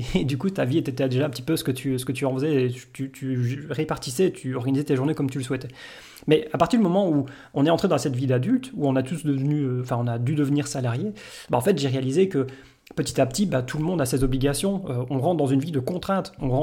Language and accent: French; Liège, Wallonia, Belgium; En Belgique, on a la chance, je suis de Liège.